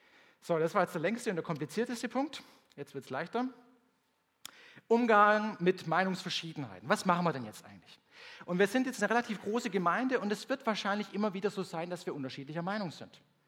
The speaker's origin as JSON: {"language": "German", "region": "Baden-Württemberg", "country": "Germany", "said": "Oder wenn ich da bei uns im Schwarzwald damals denke, wenn irgendwo ein anderer Pfarrer gekommen ist und so weiter, war das erste Thema immer, ich der gleibig."}